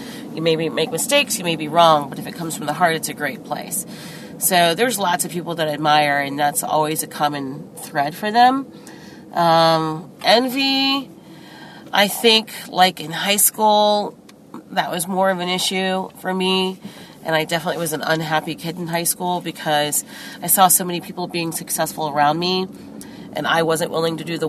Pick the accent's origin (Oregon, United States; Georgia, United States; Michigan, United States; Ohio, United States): Ohio, United States; Columbus; I grew up in Columbus, Ohio.